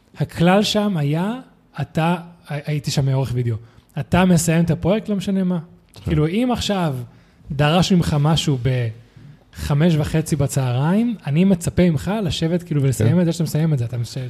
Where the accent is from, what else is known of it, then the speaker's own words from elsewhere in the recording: Spain; כשאני גדלתי בספרד, בין 12 ל-2 וחצי, 3